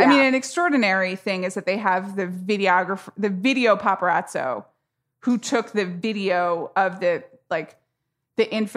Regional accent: Atlanta, Georgia, United States; You know, I grew up in Atlanta, Georgia

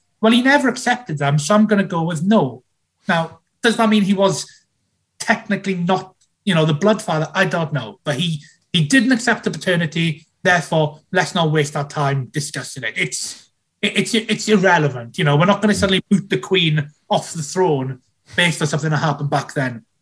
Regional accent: Wales, United Kingdom; as a Welshman

